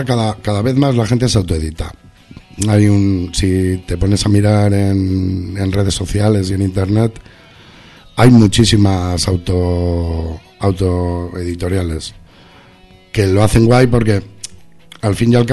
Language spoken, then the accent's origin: Spanish; Arrigorriaga, Basque Country, Spain; yo soy de Arrigorriaga.